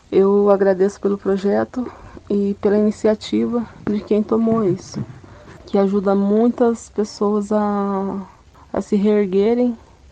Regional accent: Londrina, Paraná, Brazil; tenho 32 anos, sou natural de Londrina mesmo, né?

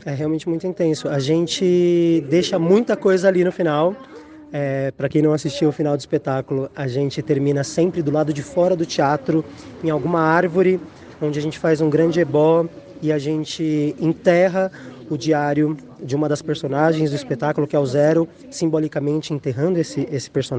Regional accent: São Paulo, Brazil; Nós somos de São Paulo, das periferias de São Paulo

